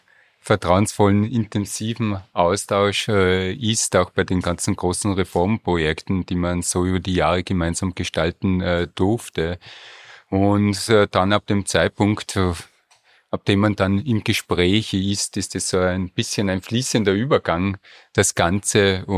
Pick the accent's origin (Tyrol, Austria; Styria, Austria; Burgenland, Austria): Tyrol, Austria; Innsbruck; born there; Ja, bin gebürtiger Innsbrucker.